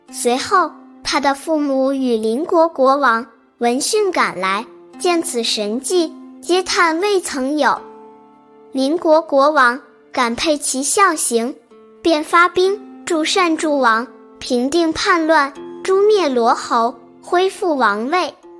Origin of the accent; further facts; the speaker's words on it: China; 我们中国人讲孝亲尊师这四个字